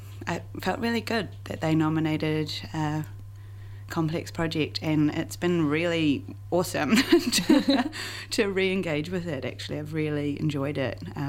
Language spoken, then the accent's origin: English; Wellington, New Zealand; I'm from Wellington, and Auckland Adam Art Gallery is right above my childhood home.